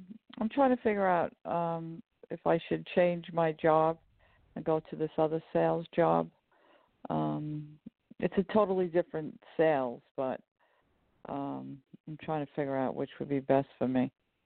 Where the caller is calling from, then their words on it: New York, United States; I'm calling from New York.